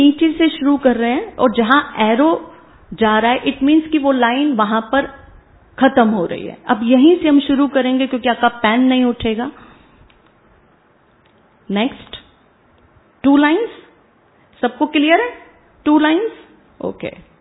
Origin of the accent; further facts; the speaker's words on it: Delhi, India; हम दिल्ली से हैं